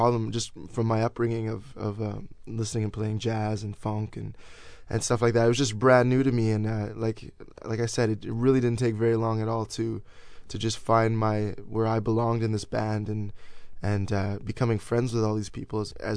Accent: India; You know, like, I'm from India and I play the tabla, so...

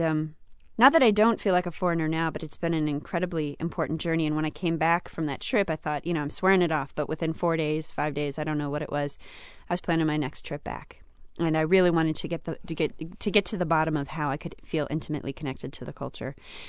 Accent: United States; I thought to myself, I'm this American in this country, and I felt very much like I was a symbol of wealth opportunity

